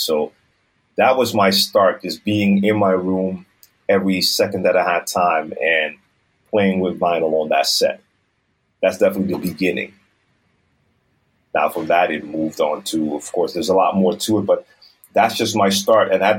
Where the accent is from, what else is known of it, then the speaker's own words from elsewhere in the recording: Amsterdam, North Holland, Netherlands; English is a second language; I was born and raised in Amsterdam. So I am Dutch. My mom is Dutch. My dad was from the Dutch Caribbean, an island called Curaçao. And like I said, born and raised here in the center of Amsterdam.